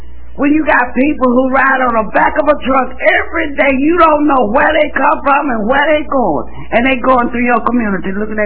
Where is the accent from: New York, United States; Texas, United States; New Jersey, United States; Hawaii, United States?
Texas, United States; Dallas; Now, I don't know where y'all come from, but I'm from Dallas.